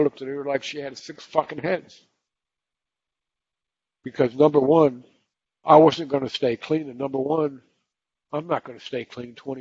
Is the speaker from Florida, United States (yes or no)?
yes; Florida, United States; I'm from Florida. I live in Florida today. I live in the same town that I was born in.